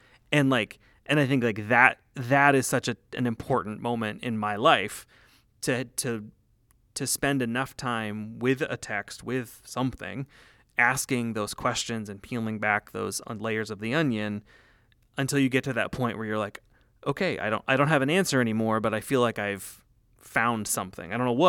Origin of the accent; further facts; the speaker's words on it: Canada; I'm a white dude growing up in Canada